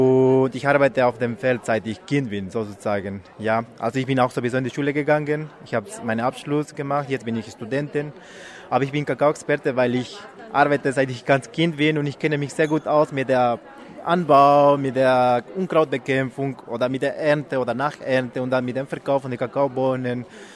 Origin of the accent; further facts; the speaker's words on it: Bolivia; German is a second language; In verschiedenen Ländern, ich komme aus Bolivien